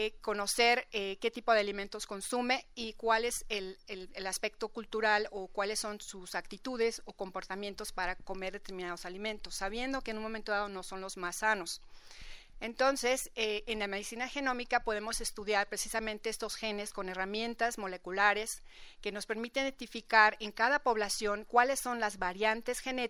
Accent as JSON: {"language": "Spanish", "country": "Mexico", "said": "aquí del occidente de México, es que la ancestría"}